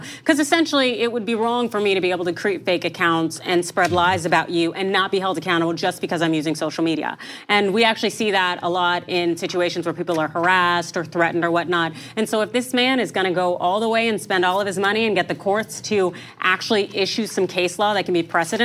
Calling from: Sacramento, California, United States; hey, I'm from Sacramento, watching.

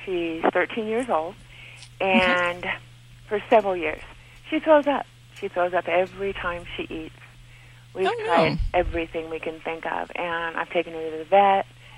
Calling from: Stephenville, Texas, United States; I'm calling from Stephenville, Texas.

